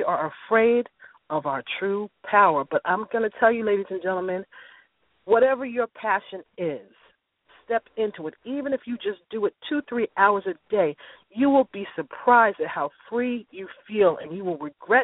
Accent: New York, United States; We're both from New York

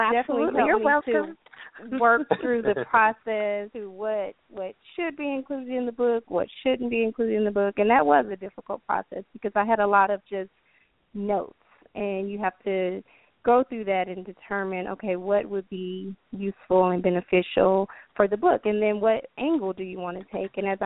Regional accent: Louisiana, United States; now in Oklahoma, United States; But I'm originally from Louisiana, currently living in Oklahoma, and as you mentioned already, I'm an attorney.

